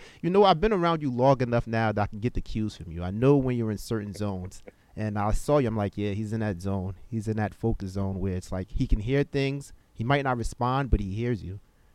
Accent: New Jersey, United States; And it's like, no, I'm from New Jersey, you know? Some Jersey pride here.

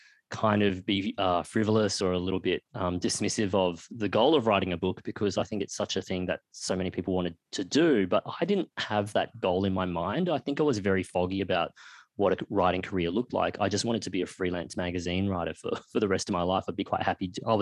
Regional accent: Australia; growing up in Australia, Asian, that's me. I belong in this anthology.

